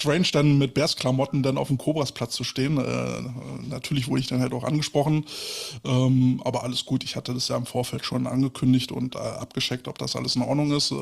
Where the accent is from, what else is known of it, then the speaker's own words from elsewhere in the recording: Berlin, Germany; Juhu, da habe ich schon als Berliner keinen Bock